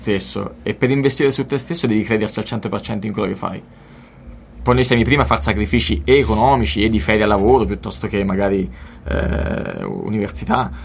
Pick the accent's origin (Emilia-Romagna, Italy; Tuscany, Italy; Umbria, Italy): Umbria, Italy; Foligno; Considerate che noi siamo di Foligno e in pratica non abbiamo una vera e propria sala prove.